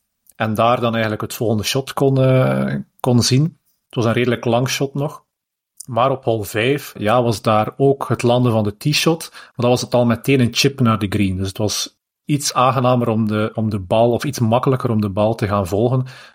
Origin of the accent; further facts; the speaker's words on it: Belgium; Zijn wij als Belgen